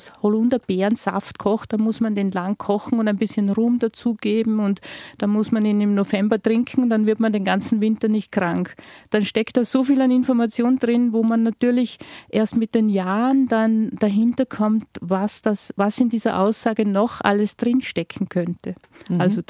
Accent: Unken, Salzburg, Austria; Genau, in meiner Heimatgemeinde in Unken, das ist direkt an der bayerischen Grenze.

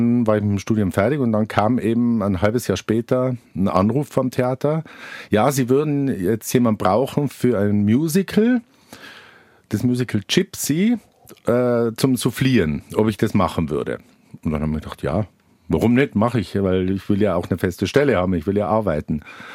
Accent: Innsbruck, Tyrol, Austria; Genau, ich bin gebürtiger Innsbrucker und habe dort dann studiert

